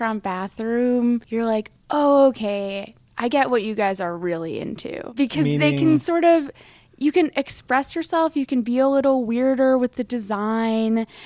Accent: Midwest, United States; That's how I say it because I'm from the Midwest.

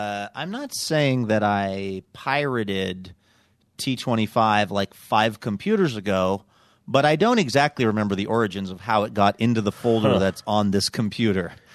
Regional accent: Seattle, Washington, United States; And I said, I'm from Seattle, which is a weird thing to say.

